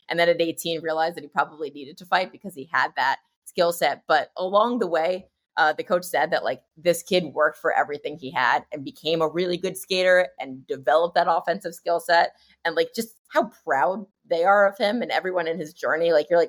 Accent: New Jersey, United States; This is particularly bad year for me to be jaded because I grew up in New Jersey

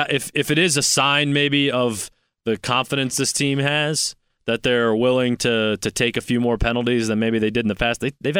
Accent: San Francisco, California, United States; born there; I've never been to that part of California. I was born in San Francisco.

